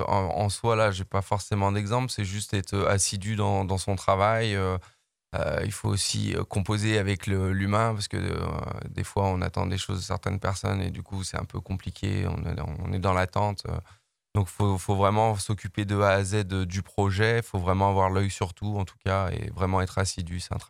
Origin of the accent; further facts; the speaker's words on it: Auvergne-Rhône-Alpes, France; Bien sûr, j'ai grandi à Arena. Moi, je suis du pays lyonnais.